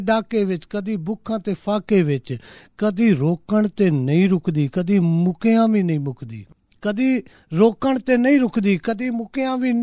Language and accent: Punjabi; Jhang, Punjab, Pakistan; ਜਿਹੜਾ ਸਾਡਾ ਗਾਓਂ ਹੈ, ਜਿਹੜਾ ਸਾਡਾ ਪਿੰਡ ਹੈ ਰਸ਼ੀਦਪੁਰ, ਉਹ ਤਕਰੀਬਨ 2.5 ਕਿਲੋਮੀਟਰ 'ਤੇ, ਅਤੇ ਮੈਂ ਆਖ ਸਕਦਾ ਕਿ ਅਸੀਂ ਜੰਗ ਦੇ ਹੀ ਹਾਂ ਜੀ।